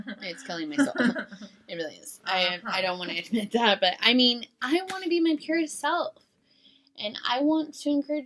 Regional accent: Santa Cruz, California, United States; we grew up in Santa Cruz, California. We're, to say the least, I have a weird ass name.

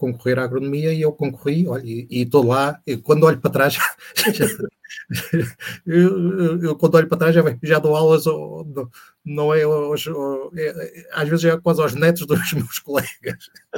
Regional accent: Benfica do Ribatejo, Santarém, Portugal; accent: Benfica do Ribatejo, Almeirim; Porque na minha terra não se diz pedreiro. O sotaque é Benfica do Ribatejo, Almeirim, aquilo é pedreiro

